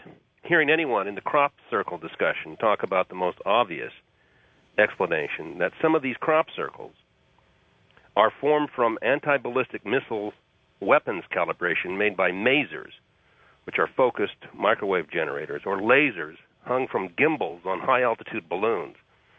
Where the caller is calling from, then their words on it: Portland, Oregon, United States; I'm calling from Portland, Oregon.